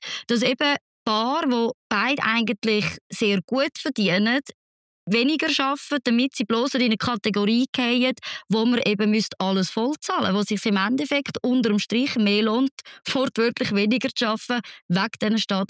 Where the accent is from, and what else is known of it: Switzerland